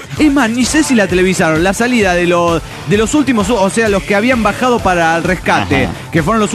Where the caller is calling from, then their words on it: San Luis, Argentina; de San Luis, Argentina.